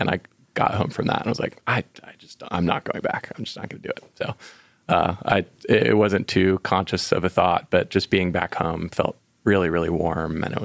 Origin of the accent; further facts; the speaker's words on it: Winston-Salem, North Carolina, United States; I grew up in Winston, and I remember coming back and like being in the community college parking lot in Winston-Salem